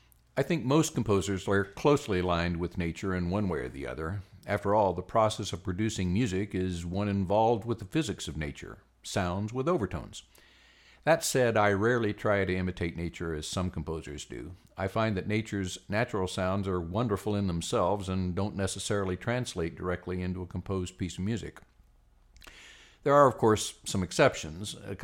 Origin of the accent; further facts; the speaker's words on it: Oklahoma, United States; also born or lived in Kansas; I grew up in Oklahoma and Kansas